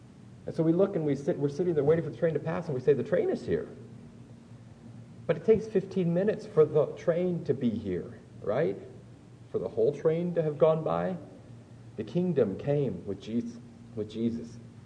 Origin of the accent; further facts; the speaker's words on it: Waverly, Nebraska, United States; And like, I grew up outside of Waverly. And so if you've ever gone down Highway 6 to Omaha, there's that long train track.